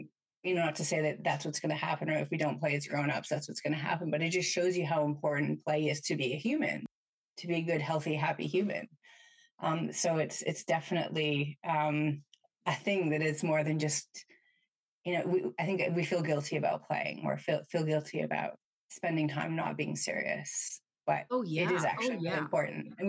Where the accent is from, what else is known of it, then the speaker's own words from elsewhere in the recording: Canada; As a Canadian, I'm, you know, proud to have him as a fellow countryman, countrywoman, country person.